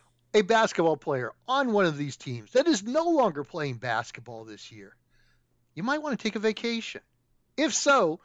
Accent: Chicago, Illinois, United States; I'm from Chicago.

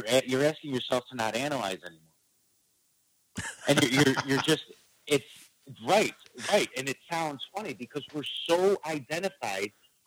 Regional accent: Illinois, United States; I grew up in the suburbs of Chicago.

